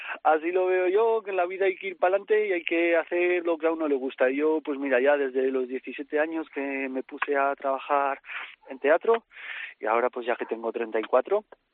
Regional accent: Castellón de la Plana, Valencian Community, Spain; No soy de Olva. Bueno, ahora ya sí, mis hijos nacieron allí, llevamos muchos años. Somos de Castelló de la Plana.

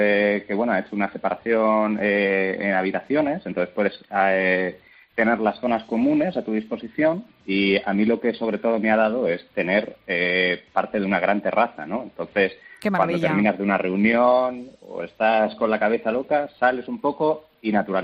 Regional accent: Ciudad Real, Castilla-La Mancha, Spain; now in Canary Islands, Spain; Bueno, lo mejor podríamos decir que yo soy de Ciudad Real, ¿no?

